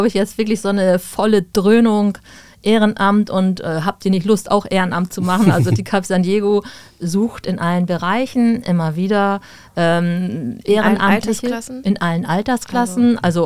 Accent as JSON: {"language": "German", "region": "Lower Saxony", "country": "Germany", "said": "also ich komme tatsächlich auch aus dem Harburger Landkreis"}